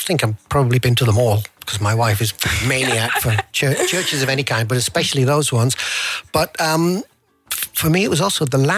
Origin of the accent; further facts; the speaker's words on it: England, United Kingdom; Now, because I'm English, I'm going to get your name wrong.